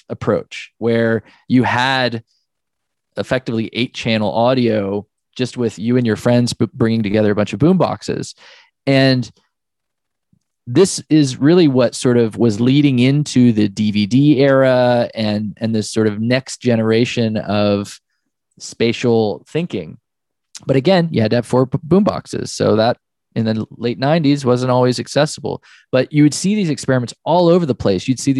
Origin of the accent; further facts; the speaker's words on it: Oklahoma, United States; born there; So for me, I was born in Oklahoma